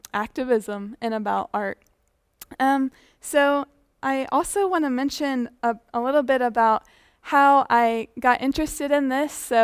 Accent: Franklin, United States; because I'm from Franklin.

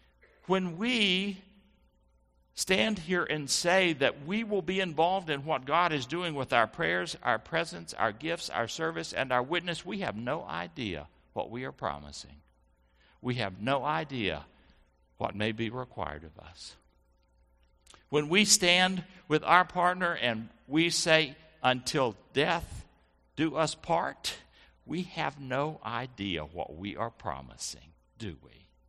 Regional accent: the South, United States; Now, as a boy growing up in the Protestant South, I didn't hear much about Mary.

